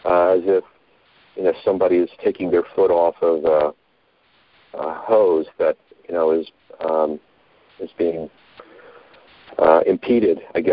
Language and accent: English; Collingswood, New Jersey, United States; I'm from Collinswood, New Jersey.